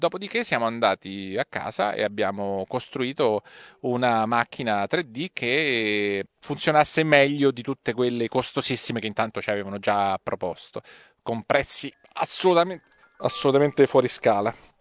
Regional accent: Rome, Lazio, Italy; born there; tutta Italia tra l'altro tranne Roma, la mia città natale

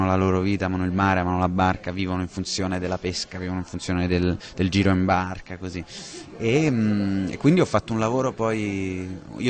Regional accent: Capri, Campania, Italy; Io sono isolano, vengo da un'isola, sono di Capri, quindi conosco la cultura in qualche modo isolana

